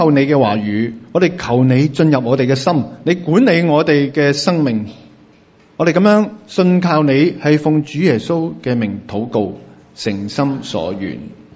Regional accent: Hong Kong; 系我哋香港人咧工作实在好忙，啊，翻工好扯，我哋冇咩时间静啊

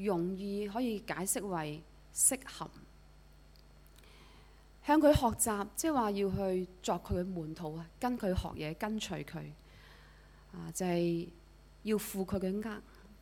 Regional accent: Hong Kong; 我們香港人出名就是壓力大的，是一個國際之都，也都工時長。

